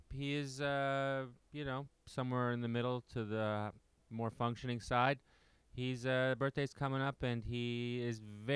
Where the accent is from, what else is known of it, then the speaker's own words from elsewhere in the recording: Ottawa, Ontario, Canada; I had a job offer to go work in Ottawa, my hometown, and this summer, and I turned it down